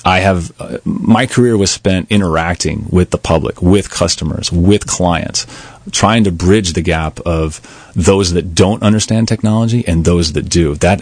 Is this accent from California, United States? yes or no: yes; California, United States; I grew up in Orange County, where I watched orange groves and strawberry fields get steamrolled and demolished and replaced with blacktop and concrete